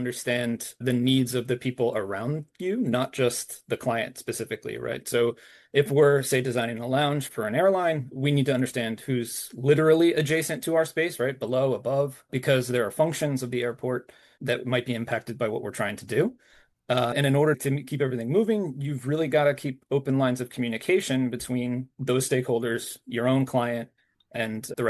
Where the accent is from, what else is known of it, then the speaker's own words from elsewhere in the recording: New Jersey, United States; I worked for some small firms in my home state of New Jersey